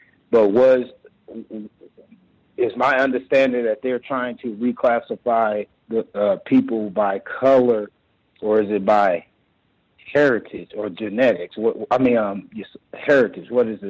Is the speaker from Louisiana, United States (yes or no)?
no; Oklahoma City, Oklahoma, United States; I myself am was born and raised in Oklahoma City.